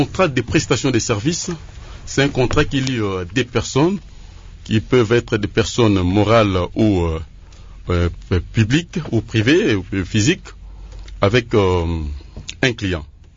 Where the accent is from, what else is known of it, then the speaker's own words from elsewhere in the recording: DR Congo; si nous rentrons chez nous en RDC